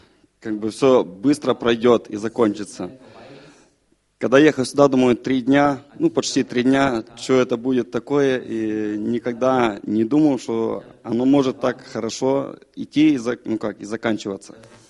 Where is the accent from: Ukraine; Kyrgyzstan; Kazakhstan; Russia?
Ukraine; Я приехал с Украины.